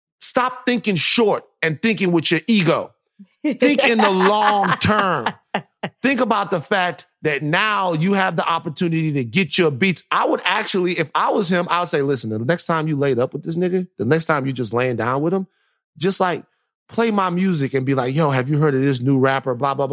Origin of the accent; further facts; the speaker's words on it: Louisiana, United States; You're from Texas. I'm from Louisiana.